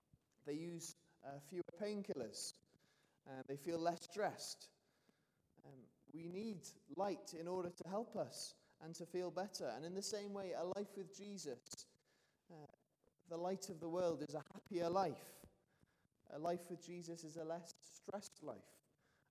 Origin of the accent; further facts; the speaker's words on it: London, United Kingdom; I grew up in London, in the Ends, as they call it.